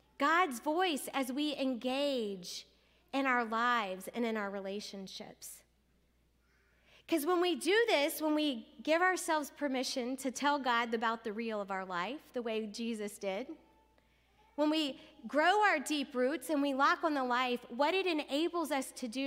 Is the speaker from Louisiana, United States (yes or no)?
yes; Louisiana, United States; But this is a Louisiana oak, a southern oak, that they're everywhere in my home state.